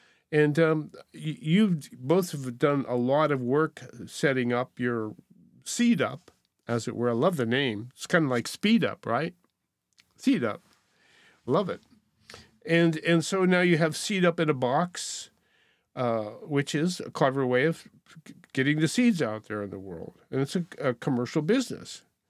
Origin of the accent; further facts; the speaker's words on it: Montana, United States; And I'm from Montana, land of Montana hard red winter wheat, you know, which used to be the best.